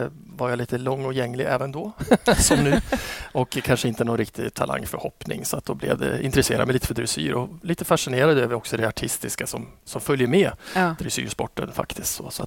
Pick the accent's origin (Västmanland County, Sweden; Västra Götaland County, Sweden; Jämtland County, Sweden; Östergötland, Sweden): Jämtland County, Sweden; Östersund; Östersund.